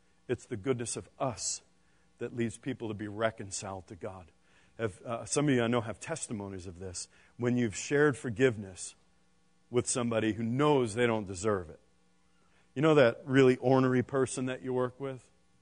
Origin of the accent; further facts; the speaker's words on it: New York, United States; And I'm from New York, so that's just what it's like in there.